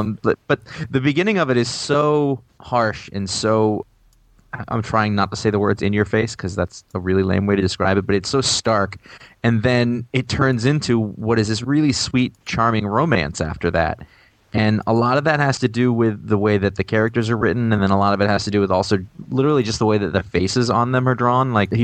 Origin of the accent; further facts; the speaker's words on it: Maine, United States; But I grew up in Maine, so it would be At.